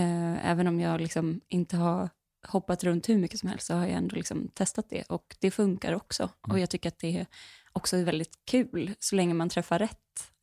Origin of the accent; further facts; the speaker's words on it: Dalarna County, Sweden; moved away; Ja, men jag kommer ju från Dalarna. Och jag brukar väl beskriva det som att... Alltså jag har inte bott hemma i Dalarna på 10 år typ. Men det är som att mina rötter sitter fast där.